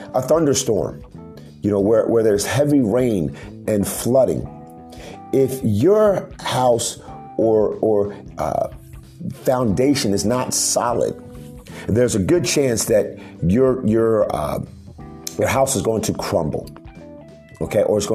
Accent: Miami, Florida, United States; I have lived through many hurricanes growing up in Miami, growing up down south.

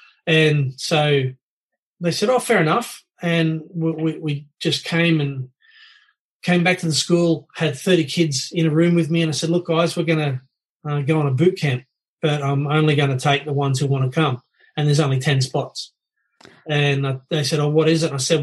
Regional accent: Bankstown, New South Wales, Australia; I grew up in the Bankstown area, then I'd seen a mass immigration into the area. I'd seen how the area had changed, not for the better.

